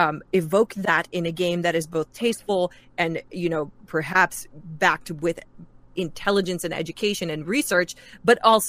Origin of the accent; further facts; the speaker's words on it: New York, United States; I'm half Mexican. My dad is Mexican, but I was raised in New York.